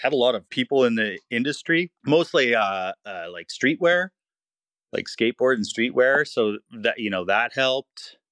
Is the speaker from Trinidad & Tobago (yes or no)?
no; Winnipeg, Manitoba, Canada; also born or lived in Vancouver; Born and bred in Winnipeg.